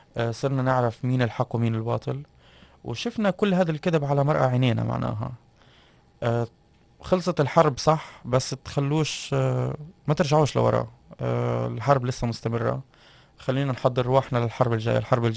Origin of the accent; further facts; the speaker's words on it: Palestine; now in Tunisia; مانيش باش نقعد نقول اني قاعد نستغل كوني فلسطيني